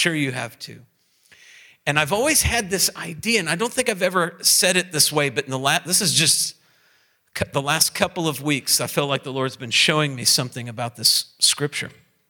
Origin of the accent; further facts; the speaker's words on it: Indiana, United States; And I'm from Indiana, I know what flat looks like.